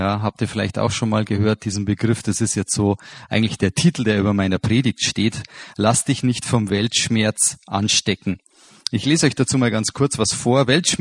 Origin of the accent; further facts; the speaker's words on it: Bavaria, Germany; Und ich finde gerade bei uns in Bayern ist es diese Wahrnehmung einer solchen Krise noch viel dramatischer